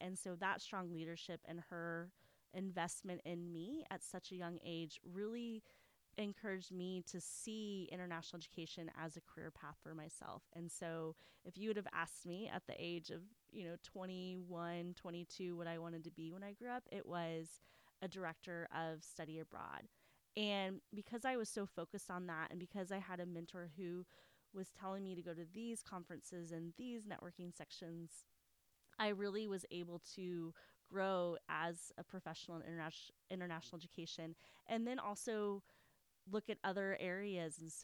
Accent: Tulsa, Oklahoma, United States; So Leslie in college, so I'm from Tulsa, Oklahoma, which is really important because I'm a proud Tulsan.

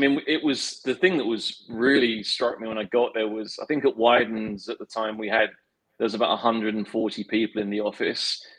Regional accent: London, United Kingdom; now in United States; Came back to London. I'm a Londoner and I live in the States now, but I really love London

